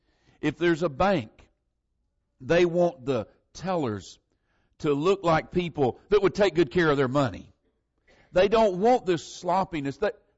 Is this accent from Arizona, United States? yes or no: no; Florida, United States; born there; accent: Southern; Do you know how I got my southern accent? I was born in the South. I used to tell people I was born in the part of Florida that was in the South.